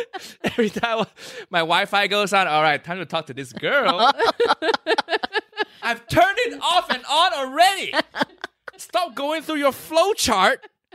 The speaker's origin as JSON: {"language": "English", "region": "Fujian", "country": "China", "said": "But then for me, I'm like someone from Fujian province. So the dialect-wise"}